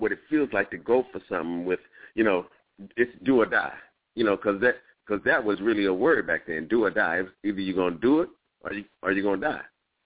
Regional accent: Dallas, Texas, United States; most of the schools in Dallas, I'm originally from Dallas, most schools in Dallas had male principals.

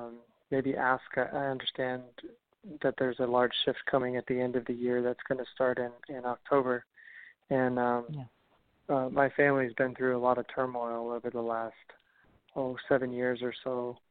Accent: San Antonio, Texas, United States; Hey, Charlotte. … I'm from San Antonio.

